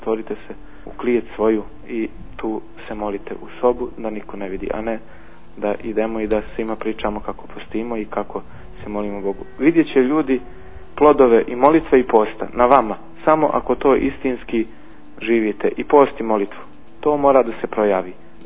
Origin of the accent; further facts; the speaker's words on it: Montenegro; kod nas u Crnoj Gori